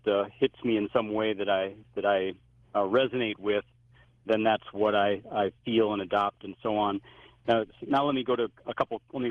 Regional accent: Minnesota, United States; moved away; also born or lived in Wyoming; I had moved away from my home state of Minnesota and away from my family for several years, was out in the mountains of Wyoming

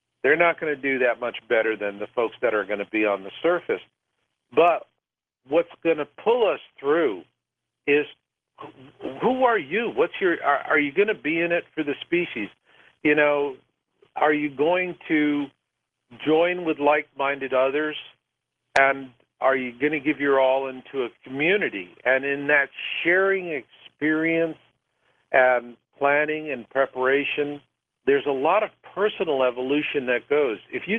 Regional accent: Arizona, United States; I grew up in Arizona, and I just like them as a people.

